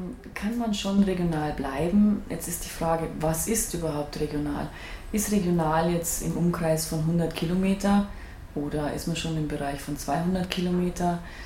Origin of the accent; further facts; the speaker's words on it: Bavaria, Germany; Und ich komme auch aus einer Bäckerfamilie, aber Richtung Salzburg, also noch im bayerischen Gebiet, aber Richtung Salzburg.